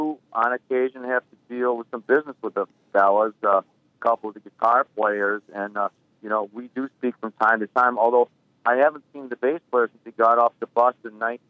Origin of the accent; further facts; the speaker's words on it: Detroit, Michigan, United States; I grew up in Detroit, and I'm talking about. I spent 34 years in the city. I raised a family in Detroit